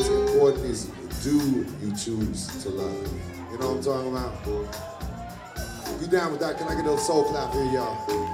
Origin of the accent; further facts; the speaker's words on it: Oakland, California, United States; born there; Oaktown in the house. I was born in Oaktown.